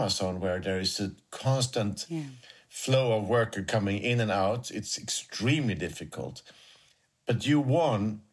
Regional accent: Sweden; I'm coming from Sweden

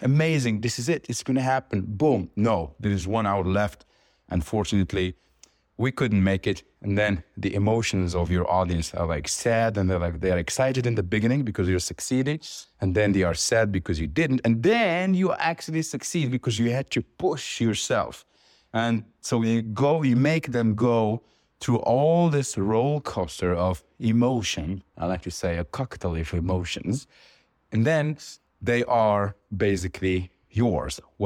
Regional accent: Morocco; moved away; so boring to say, ah, I'm from Morocco, I have a leather brand.

